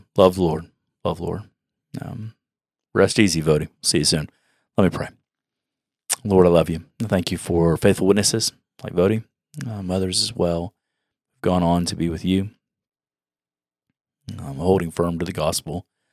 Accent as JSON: {"language": "English", "town": "Houston", "region": "Texas", "country": "United States", "tie": "born or raised there", "said": "I grew up in Houston."}